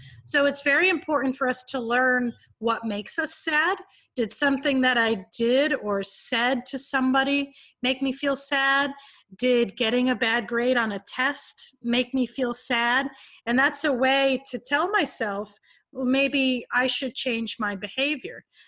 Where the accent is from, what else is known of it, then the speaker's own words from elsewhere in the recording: Stafford Springs, Connecticut, United States; I grew up in Stafford Springs, Connecticut, and I went to college 15 miles down the road from my parents.